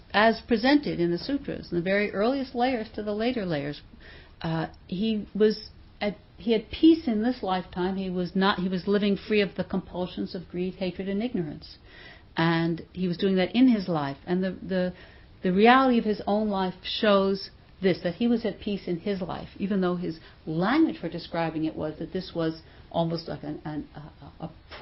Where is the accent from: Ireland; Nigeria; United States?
United States; New York City, New York; I remember I grew up in New York City, and it wasn't when I went away to college from the far reaches of Cambridge, Massachusetts, and looked back at New York